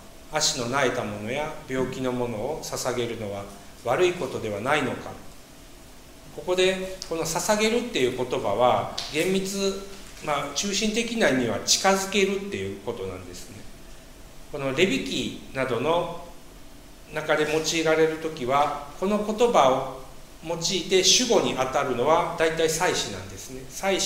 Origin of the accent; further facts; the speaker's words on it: Kyoto, Japan; 私は京都の北の方なんで衛生京都人なんですけど